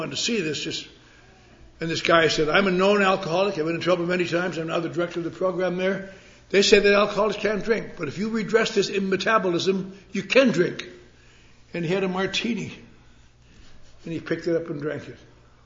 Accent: Wisconsin, United States; when I was a little boy growing up in Wisconsin in snow, very similar to this, and thank God I got out of it.

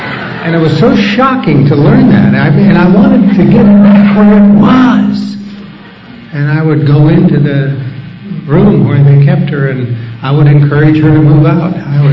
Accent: Billings, Montana, United States; I grew up in the Church of the Air in Billings, Montana. I got baptized in the Yellowstone River early March one year when I was about 13 years old.

